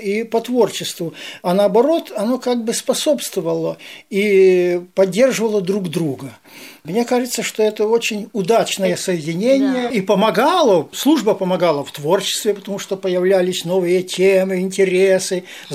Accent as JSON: {"language": "Russian", "town": "Konelski Khutory", "region": "Cherkasy Oblast", "country": "Ukraine", "tie": "born or raised there", "said": "Я родился на Украине. Такое название деревни, какое-то многосоставляющее, село Конельские хутора. Это в Черкасской области, недалеко от города Умань. Там ходил в школу, закончил, поступил потом в военное училище."}